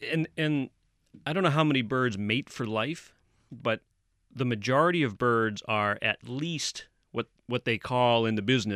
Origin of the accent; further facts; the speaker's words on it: Brockton, Massachusetts, United States; You know, I grew up in Brockton. Not a lot of wilderness in Brockton, at least not the nature kind.